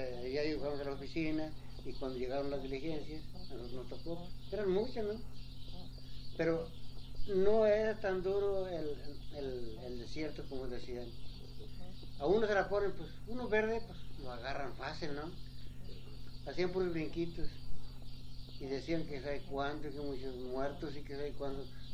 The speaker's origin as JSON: {"language": "Spanish", "region": "Jalisco", "country": "Mexico", "tie": "born or raised there", "moved": "as an adult", "said": "Pues yo soy de originario de Jujula, Jalisco. Yo nací en un rancho y de 24 años me vine para acá. Pues casi mi vida la pasada, fíjate, yo tengo más como cerca de 50 años."}